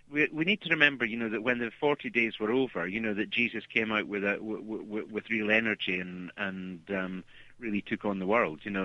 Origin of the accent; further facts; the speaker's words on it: Dundee, Scotland, United Kingdom; accent: Scottish; now in Edinburgh, United Kingdom; Well, I'm from Dundee originally. I live just outside Edinburgh, although I work in London.